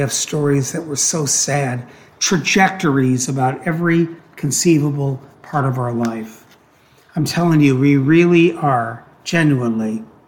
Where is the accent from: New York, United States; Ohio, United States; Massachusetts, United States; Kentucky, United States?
Ohio, United States; Cleveland; I was living in, I'm from Cleveland, Ohio, and I couldn't go trick-or-treating